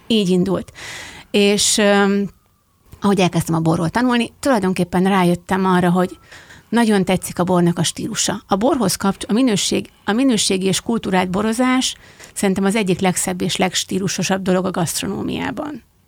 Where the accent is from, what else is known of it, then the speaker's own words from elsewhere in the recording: Heves, Hungary; Hát egyetem alatt Egermellől származom